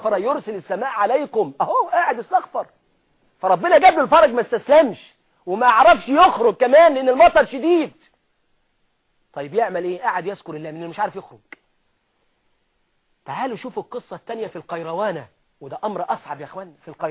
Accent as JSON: {"language": "Arabic", "country": "Egypt", "said": "ودي مشهورة جدا معروفة عندنا في مصر"}